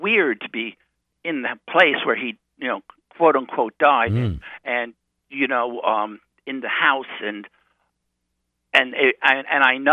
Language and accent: English; New York, United States; And they didn't know I wasn't from California. They just assumed I was from California, which is the right that normally you would think that. But I went out from New York